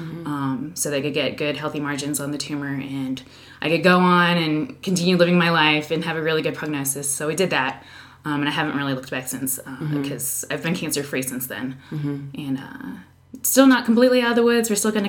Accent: Florida, United States; moved away as an adult; now in San Antonio, United States; So I'm originally from Florida and joined the military. I went to school in South Carolina, got my first assignment in Montana.

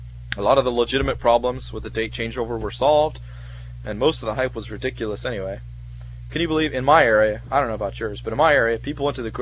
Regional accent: California, United States; I'm naive, okay? I'm from the Bay Area. This is a multicultural, cosmopolitan area, okay?

